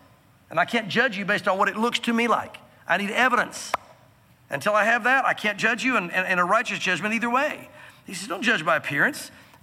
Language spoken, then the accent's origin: English; the South, United States; growing up in the South, I thought I knew the Lord. I went to church on a regular basis.